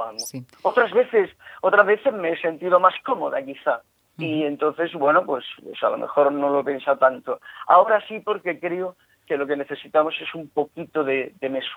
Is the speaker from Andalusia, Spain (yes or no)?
yes; Guadix, Andalusia, Spain; llevo escribiendo un libro mucho tiempo sobre mi pueblo, sobre Guadix.